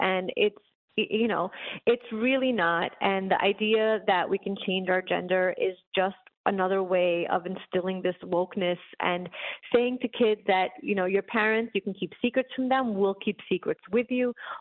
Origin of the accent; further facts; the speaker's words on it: New York City, New York, United States; I grew up poor in Brooklyn